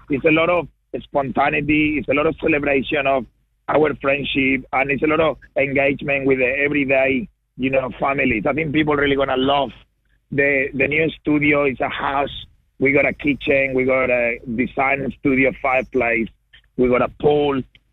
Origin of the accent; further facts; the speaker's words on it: Perth, Western Australia, Australia; born there; my accent is fake. I actually was born in Perth.